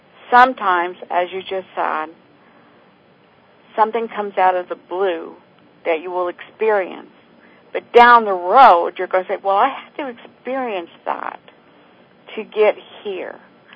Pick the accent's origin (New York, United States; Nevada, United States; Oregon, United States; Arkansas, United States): Nevada, United States; Las Vegas; I'm from Las Vegas originally